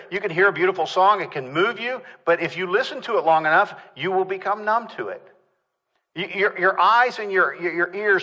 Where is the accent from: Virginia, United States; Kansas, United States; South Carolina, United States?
Kansas, United States; I'm from Kansas, and believe me, it is windy there, all right?